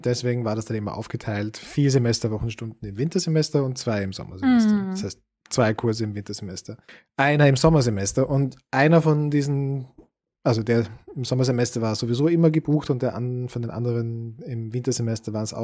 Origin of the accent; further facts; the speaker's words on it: Austria; now in Germany; wenn man irgendwie als Österreicher in Deutschland ist